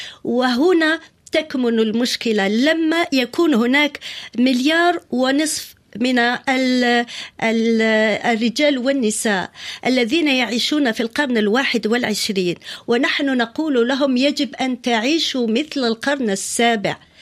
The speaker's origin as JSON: {"language": "Arabic", "country": "Algeria", "lives_now": "France", "said": "أنا جزائرية في الحقيقة يعني قبل أن أكون فرنسية"}